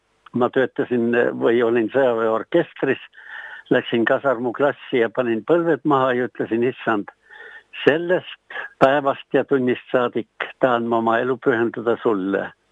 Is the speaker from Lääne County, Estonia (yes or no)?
yes; Ridala, Lääne County, Estonia; Ma olen pärit Ridalast ja minu vanemad olid usklikud inimesed, kuulusid Ridala kogudusse